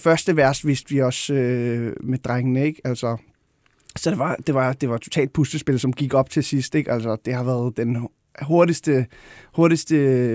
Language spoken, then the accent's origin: Danish; Gladsaxe, Capital Region of Denmark, Denmark; Jeg voksede op ude i Høje Gladsaxe, et socialt boligområde